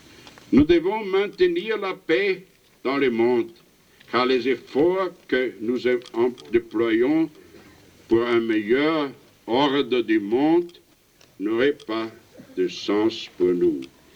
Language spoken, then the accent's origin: German; Austria; Und da ich aus Österreich komme, möchte ich Ihnen noch eines sagen. In wenigen Tagen werden wir Österreicher die 30. Wiederkehr des Abschlusses des Staatsvertrages